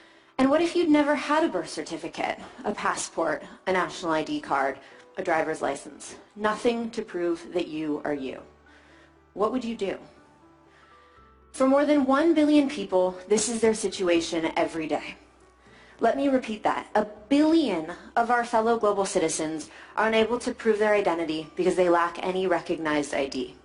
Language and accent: English; California, United States; born there; when I was born in California, about 30 years ago, my parents registered my birth in the vital record system of Alameda County.